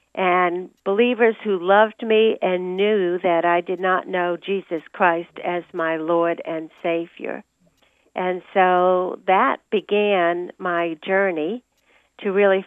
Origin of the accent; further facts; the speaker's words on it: Rhode Island, United States; I grew up in Rhode Island, not too far from Boston, about an hour away. I grew up in a wonderful home.